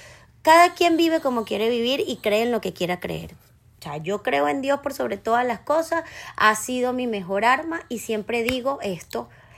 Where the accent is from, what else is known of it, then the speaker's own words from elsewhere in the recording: Venezuela; moved away as an adult; no nos vinimos de Venezuela por alguna necesidad, gracias a Dios, ni nuestra familia